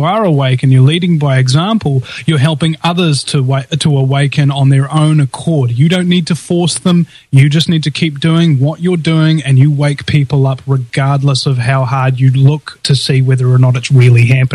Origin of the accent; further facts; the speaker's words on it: New Zealand; as a New Zealander